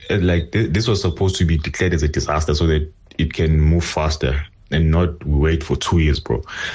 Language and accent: English; Nigeria; Hey, I am a Nigerian.